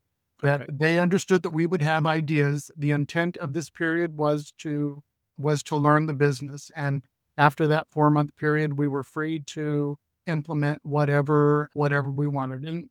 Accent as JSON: {"language": "English", "region": "California", "country": "United States", "said": "So I'm from California. My wife is from New York."}